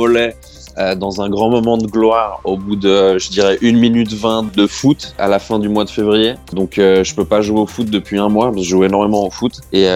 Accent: Switzerland; je fais partie du cercle très fermé des Suisses qui ne skie pas.

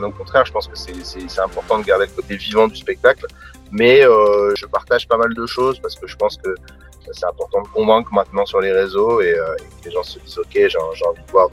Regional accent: La Frette-sur-Seine, Île-de-France, France; Je viens de La Frette-sur-Seine dans le 95.

